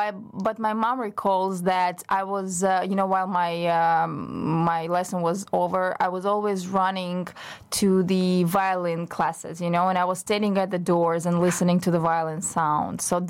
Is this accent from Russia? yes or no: yes; Russia; now in Canada; I was born and raised in Russia, so it was my, let's say, home country, even though I never felt at home there.